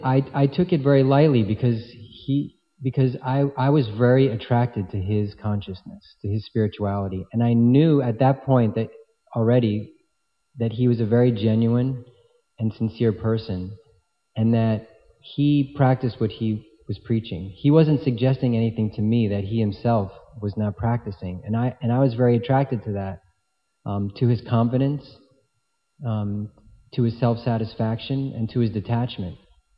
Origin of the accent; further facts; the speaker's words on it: United States; Not only that, but growing up in America, that was never really even an option that was kind of presented to me.